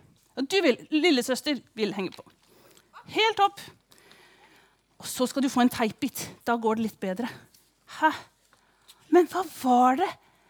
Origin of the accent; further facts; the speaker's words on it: Kristiansand, Agder, Norway; Det jo ingen som skjønner på min dialekt at jeg fra Kristiansand, for eksempel.